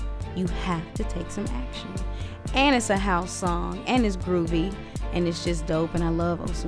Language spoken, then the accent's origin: English; Memphis, Tennessee, United States; I'm from Memphis, Tennessee.